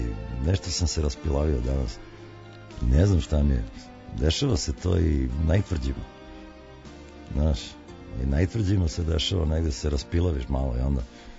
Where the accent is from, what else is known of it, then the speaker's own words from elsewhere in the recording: Serbia; Što me ne čini manje Srbinom, za Boga, tu sam se rodio i korene su mi tu i tako dalje